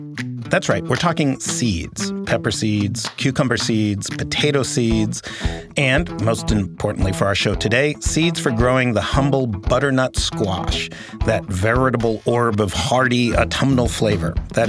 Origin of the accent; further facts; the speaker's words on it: Manhattan, New York, United States; I grew up in Manhattan like you did around the same time. And I think I saw one cow once in my childhood.